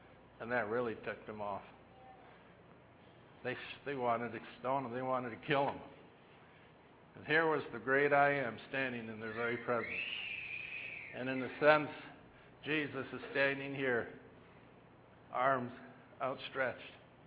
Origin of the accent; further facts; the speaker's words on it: Richmond, Michigan, United States; I'm from Richmond, Michigan, the other side of the state.